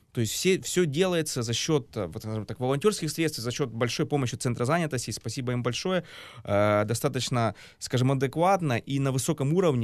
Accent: Donbas, Ukraine; я сам выходец из Донбасса, и я знаю, что переселенцы с Донбасса достаточно работоспособные люди.

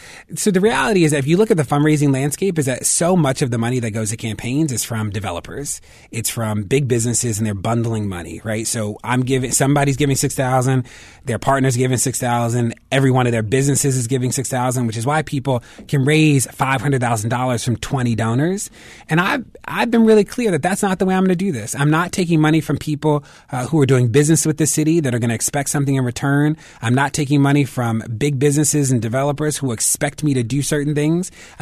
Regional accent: Baltimore, Maryland, United States; you know, I am from Baltimore, born and raised here.

